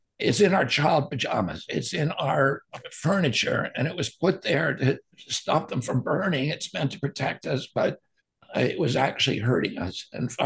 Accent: Hyannis, Massachusetts, United States; including my hometown in Hyannis, which is contaminated with PFAS

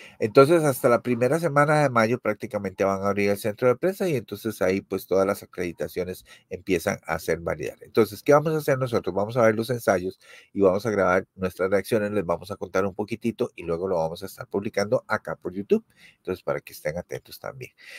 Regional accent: Costa Rica; No, yo soy de Costa Rica

